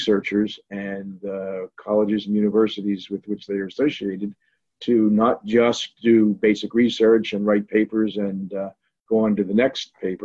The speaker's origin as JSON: {"language": "English", "town": "Bucks County", "region": "Pennsylvania", "country": "United States", "said": "Well, I was I'm from Bucks County, Pennsylvania."}